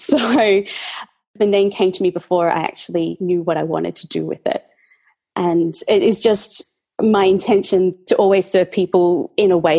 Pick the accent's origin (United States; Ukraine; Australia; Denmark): Australia; Well, I am Australian, if you can't quite tell from my accent. I currently live in Melbourne, Australia, but I do often travel around the world.